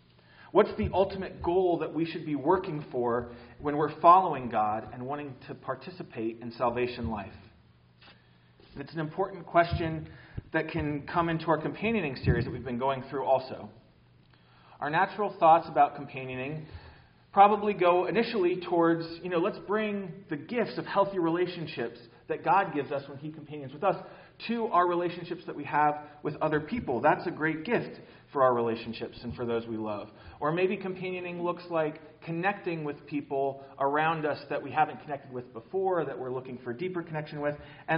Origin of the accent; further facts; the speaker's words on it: Minneapolis, Minnesota, United States; born there; I was born in Minneapolis